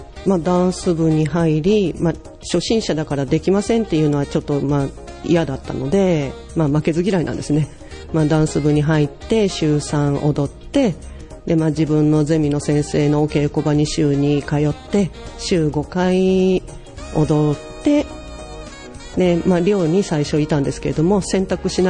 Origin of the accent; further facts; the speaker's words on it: Yokkaichi, Mie, Japan; 私は出身は三重です。